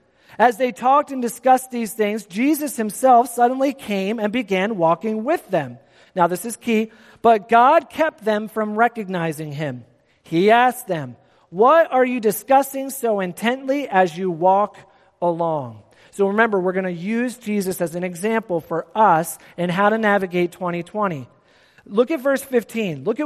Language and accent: English; Philadelphia, Pennsylvania, United States; Now, I grew up in the city. I grew up in South Philly.